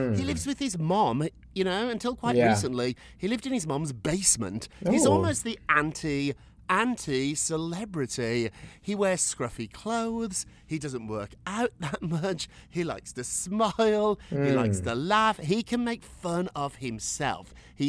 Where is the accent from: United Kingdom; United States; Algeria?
United Kingdom; Obviously, I'm a British guy. I grew up in Britain.